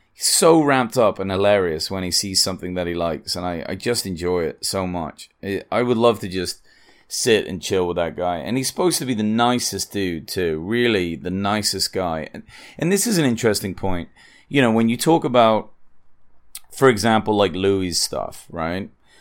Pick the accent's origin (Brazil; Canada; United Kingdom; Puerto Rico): United Kingdom; England; now in United States; I know I'm English, so coming from me doesn't mean as much, and maybe I shouldn't be saying it, but I've lived in the US a long time. I'm a citizen.